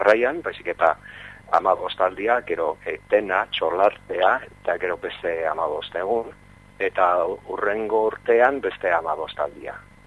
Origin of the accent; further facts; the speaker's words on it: England, United Kingdom; Basque is a second language; now in Spain; gure abizen asko bikingoak dira, eta Ingalaterrakoa naiz